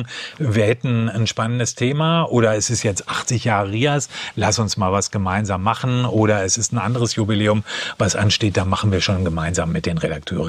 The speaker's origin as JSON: {"language": "German", "town": "Dortmund", "region": "North Rhine-Westphalia", "country": "Germany", "said": "Ich komme aus Dortmund, also bin ich leidenschaftlich."}